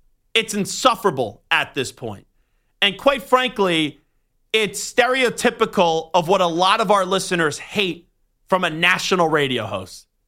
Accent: New York, United States; and I am a New Yorker

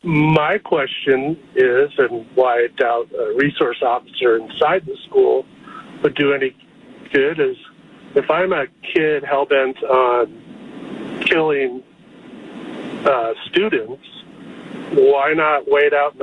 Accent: Montana, United States; Well, Lars, I grew up in Montana, and during hunting season in high school, me and my buddies would sometimes go duck hunting or deer hunting after work.

